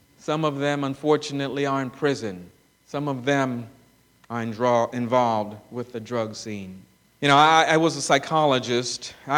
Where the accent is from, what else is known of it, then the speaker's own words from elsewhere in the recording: Trinidad & Tobago; I am from the Twin Island Republic of Trinidad and Tobago.